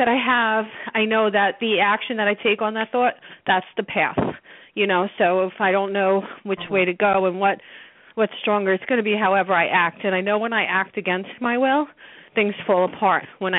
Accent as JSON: {"language": "English", "town": "Brooklyn", "region": "New York", "country": "United States", "said": "I'm from Brooklyn. Actually, you hear Brooklyn."}